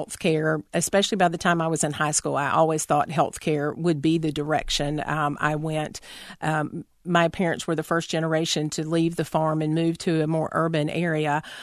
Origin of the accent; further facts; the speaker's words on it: Charlotte, North Carolina, United States; also born or lived in Monroe / Matthews / Salisbury; I was born in Charlotte, but we really lived in some of the more small communities around Charlotte. As Dad worked for the McDonald's chain, we lived in Monroe and Matthews and Salisbury and other small places.